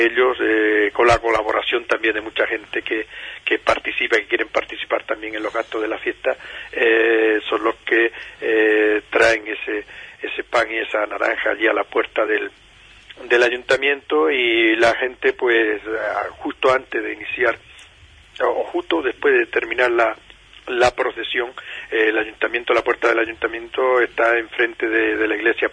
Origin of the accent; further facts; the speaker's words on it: Tharsis, Andalusia, Spain; born there; Nací en Tarsi, pero toda mi familia y la familia de mi mujer, mi señora, son de Villanueva de las Cruces.